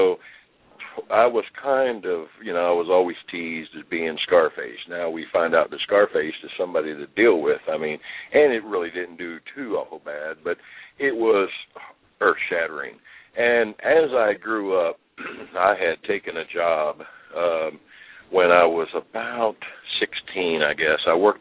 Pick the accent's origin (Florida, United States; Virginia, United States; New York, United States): Virginia, United States; Ida; also born or lived in Washington, D.C.; I was born in Washington, D.C. I grew up in a town called Ida, and that's just outside of Luray Caverns, Virginia